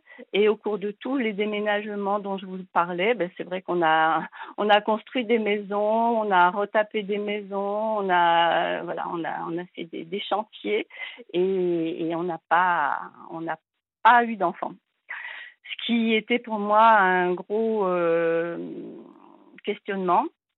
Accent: Normandy, France; born there; Donc, moi, je suis née en Normandie, mais je suis née sur la presqu'île du Cotentin. Et là, nous étions partis à 100 km de Paris, donc autour de Vernon, Évreux. Enfin, on a beaucoup, beaucoup déménagé.

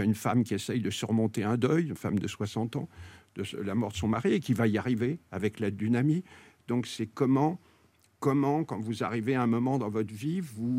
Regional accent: Lyon, Auvergne-Rhône-Alpes, France; Attends, je suis lyonnais.

